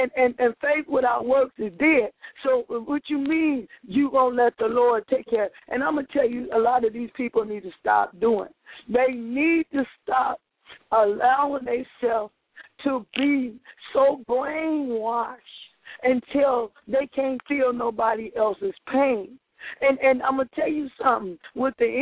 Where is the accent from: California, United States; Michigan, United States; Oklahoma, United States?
California, United States; Hey, and I am from California.